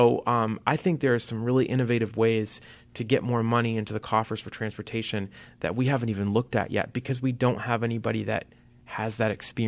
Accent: Maine, United States; I remember when I was in college, when I said I was from Maine, people thought it was a mystical fairyland.

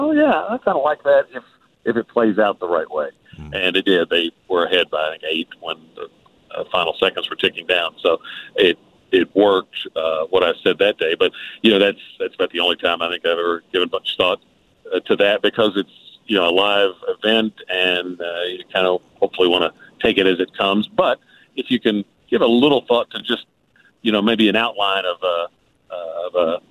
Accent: Paris, Kentucky, United States; I was a fan of the game because I grew up in Pitts, where Claiborne Farm is based

